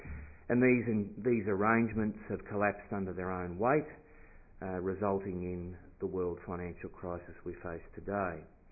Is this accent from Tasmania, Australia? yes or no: yes; Tasmania, Australia; I come from Tasmania